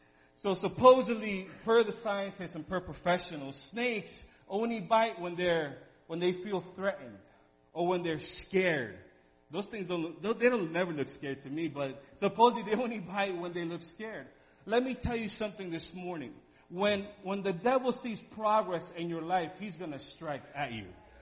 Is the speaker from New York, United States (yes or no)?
yes; New York, United States; But, you know, sometimes I'm from New York, so, you know, sometimes I can't keep that under control.